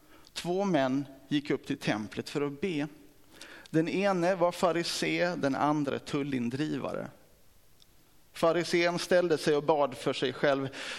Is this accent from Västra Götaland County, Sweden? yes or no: no; Broby, Skåne, Sweden; also born or lived in Kristianstad; och kommer från Kristianstad. Fast jag är uppvuxen i Broby och det var ju på 80-talet.